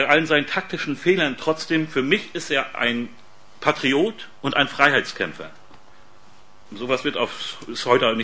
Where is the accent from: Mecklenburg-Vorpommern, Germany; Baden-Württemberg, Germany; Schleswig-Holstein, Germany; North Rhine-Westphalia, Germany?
Mecklenburg-Vorpommern, Germany; Und ich bin in Pommern auf einem Bauernhof groß geworden.